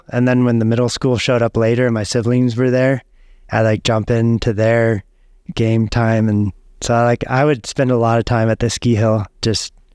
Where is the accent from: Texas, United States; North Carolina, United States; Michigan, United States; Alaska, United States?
Alaska, United States; Fairbanks; Well, I grew up in Fairbanks, Alaska, and Fairbanks, maybe because of where it's located, the isolation, and just like the amazing outdoors that are available there.